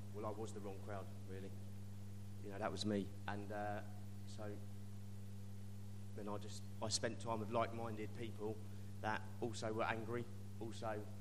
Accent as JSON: {"language": "English", "town": "Shepparton", "region": "Victoria", "country": "Australia", "tie": "born or raised there", "said": "So I grew up in Shepparton. I was in a broken home, basically."}